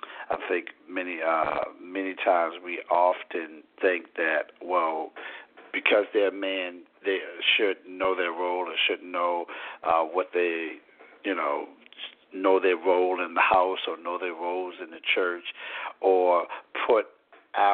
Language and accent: English; Pasadena, Maryland, United States; I was born and raised in Pasadena, Maryland, with a loving family.